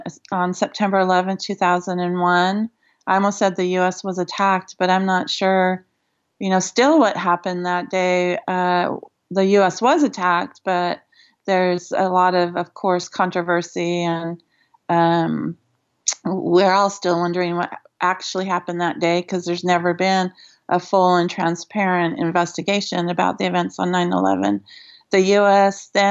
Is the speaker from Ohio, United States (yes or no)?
no; Los Angeles, California, United States; born there; I was born in Los Angeles. I've been a Dodger fan my entire life